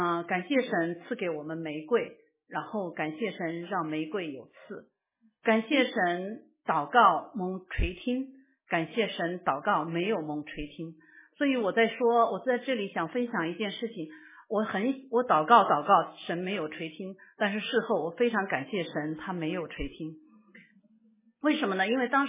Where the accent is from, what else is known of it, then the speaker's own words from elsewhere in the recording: China; 我说是啊，我们中国人有很多基督徒。